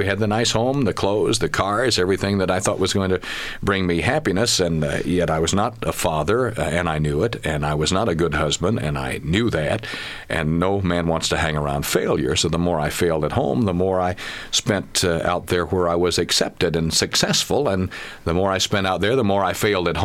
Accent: Oklahoma, United States; Well, I married a Phoenix girl. I'm originally from Oklahoma

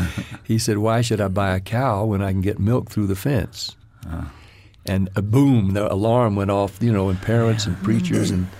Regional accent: Nashville, Tennessee, United States; we were two teenage, well, barely out of our teens, boys from Tennessee. And he was from Memphis and I'm from Nashville. And we were both from lower income, lower middle income families, church-going families.

